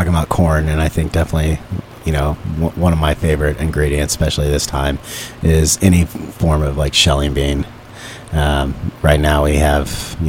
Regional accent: Texas, United States; growing up, I grew up in Texas, and my mom's from the South, and I just never was a fan of collard greens.

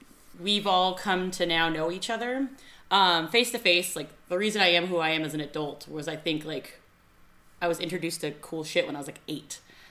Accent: New England, United States; As a kid, we definitely get to like go see them growing up in New Hampshire and Maine and New England.

